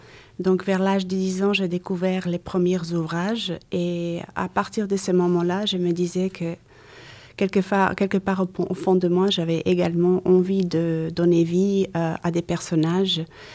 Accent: Croatia; French is a second language; moved away as an adult; now in France; lorsque je suis arrivée en France, j'ai parlé très peu le français. Alors, je suis née effectivement en Croatie en 1971. Tout mon parcours scolaire, j'ai effectué tout ce parcours en Croatie.

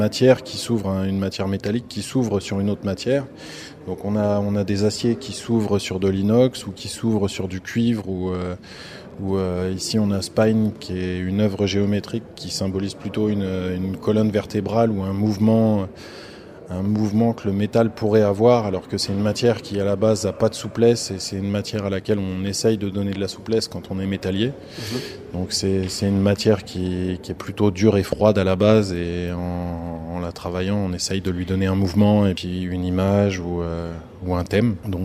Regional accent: Hauts-de-France, France; moi je viens de Ensovillé à côté de Beauvais. Dans l'Oise.

